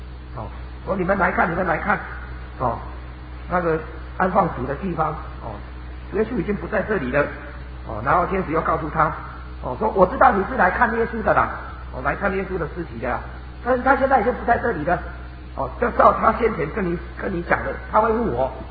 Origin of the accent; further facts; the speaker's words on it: Taiwan; 尤其我们台湾人更是可以接受